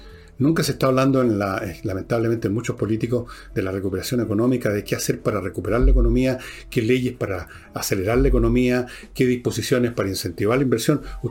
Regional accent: Chile; mi mamá y mi abuela hablaban en francés y se celebraba el 14 de julio, todo un montón de cosas, estupendo, estupendo, pero yo soy chileno y ellas eran chilenas

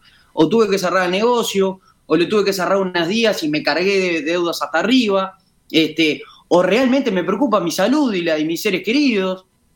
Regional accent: Uruguay; hay cosas que nos tenemos que felicitar como uruguayos todos

